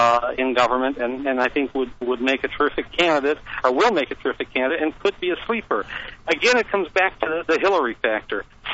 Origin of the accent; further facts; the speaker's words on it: Chicago, Illinois, United States; I grew up in Chicago when the joke used to be that six people voted and four were dead